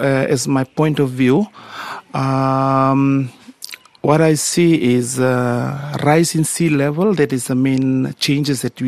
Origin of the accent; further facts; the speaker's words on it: Waialevu, Western Division, Fiji; actually I'm from Waialevu village in the Tikina of Waia, and currently living in the village and for years now